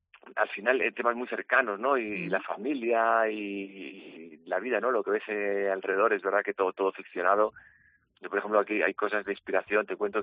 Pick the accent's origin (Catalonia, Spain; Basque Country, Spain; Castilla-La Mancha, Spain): Basque Country, Spain; Bilbao; como soy de Bilbao y claro, me gusta mucho el mar también